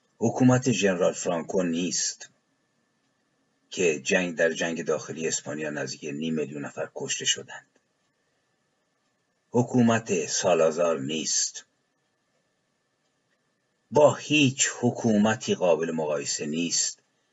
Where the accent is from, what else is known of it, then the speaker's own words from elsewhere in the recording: Iran; moved away; سوال من به عنوان یک ایرانی که تبعید اجباری رو پذیرفته، غربت اجباری رو پذیرفته